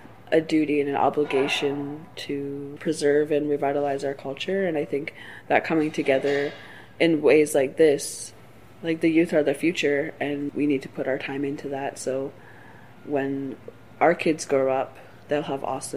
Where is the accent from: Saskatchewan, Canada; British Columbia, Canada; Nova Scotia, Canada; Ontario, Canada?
British Columbia, Canada; Squirrel Cove; I am a Tokaimuk from Cortez Island, Squirrel Cove.